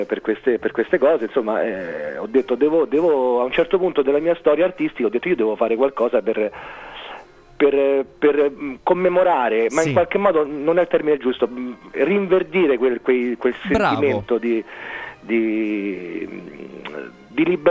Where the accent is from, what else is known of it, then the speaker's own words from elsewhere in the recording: Rome, Lazio, Italy; Io da romano, doc, con papà di Campo dei Fiori, che mi ha istruito sulla romanità